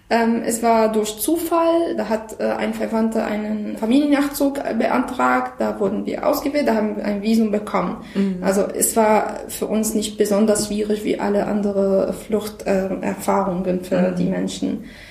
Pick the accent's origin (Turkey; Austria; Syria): Syria; German is a second language; now in Germany; ich komme aus Syrien. Ich lebe in Deutschland seit ungefähr 7 Jahren.